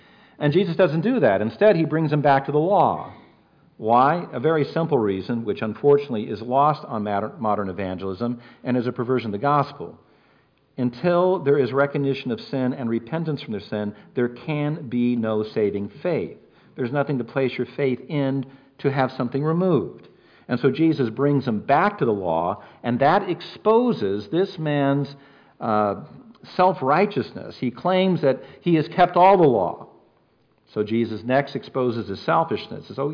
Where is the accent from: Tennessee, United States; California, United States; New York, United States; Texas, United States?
California, United States; Me being a Californian, I got out here just in time to miss the nastiest ones you got.